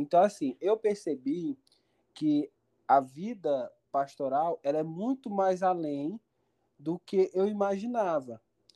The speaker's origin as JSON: {"language": "Portuguese", "town": "Itupiranga", "region": "Pará", "country": "Brazil", "tie": "born or raised there", "said": "aqui, eu sou daqui, nasci aqui no Hospital Municipal."}